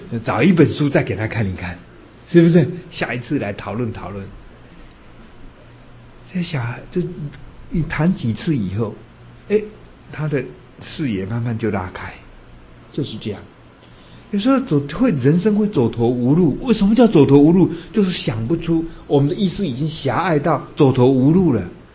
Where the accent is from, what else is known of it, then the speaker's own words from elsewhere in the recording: Yilan County, Taiwan; 我在想以前呢，我是宜兰人，我常常都这么想